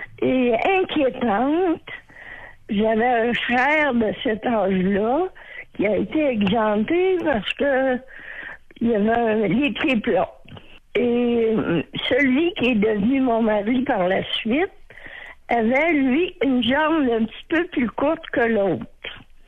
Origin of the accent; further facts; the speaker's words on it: Montmagny, Quebec, Canada; Il faut dire aussi que à Montmagny, à ma ville natale, il y avait un camp militaire.